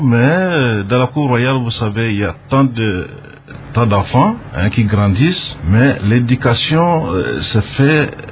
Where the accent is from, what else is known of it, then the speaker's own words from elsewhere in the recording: Guané, Bas-Uélé, DR Congo; J'ai grandi à Guané, j'ai fait mes études primaires à Guané, études secondaires à Kisangani et l'université à Kinshasa, à l'Institut Pédagogique National.